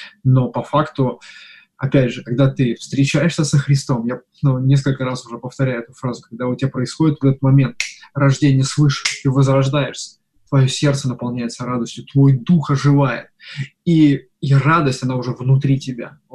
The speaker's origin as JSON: {"language": "Russian", "town": "Ivanovo", "region": "Ivanovo Oblast", "country": "Russia", "tie": "born or raised there", "said": "Нет, я родом из Иваново."}